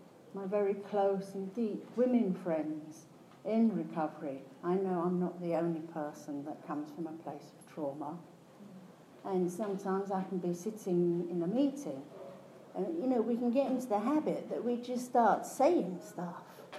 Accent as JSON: {"language": "English", "region": "East of England", "country": "United Kingdom", "tie": "born or raised there", "said": "I grew up in Hertfordshire, in this big old house that was falling down because we couldn't afford to live in it"}